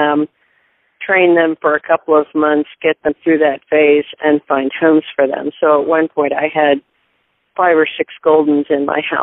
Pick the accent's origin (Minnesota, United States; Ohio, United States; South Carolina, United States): Ohio, United States; Marietta; also born or lived in Defiance, Ohio / Williamstown, West Virginia; So I was born in Defiance, Ohio, but by the time I was 2-3 years old, we were in Marietta. And so I grew up mostly in the Marietta, Ohio, Williamstown, West Virginia area.